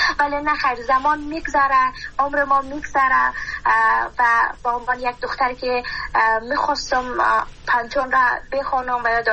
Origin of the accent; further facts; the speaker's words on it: Afghanistan; من خودم بانوان یک بود از افغانستان هستم،